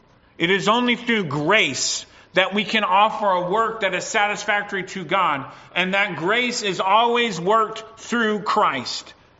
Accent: United States; I grew up in the States. Parents were allowed to spank their kids in the store in the States.

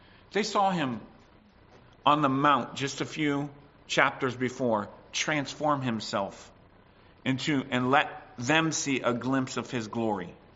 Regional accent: United States; You can tell I'm from the States.

